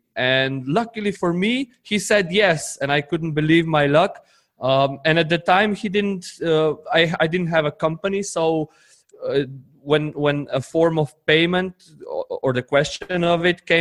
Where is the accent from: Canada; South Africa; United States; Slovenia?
Slovenia; English is a second language; I come from Slovenia, which is a tiny 2 million people country in the heart of Europe. I've been there all my life, pretty much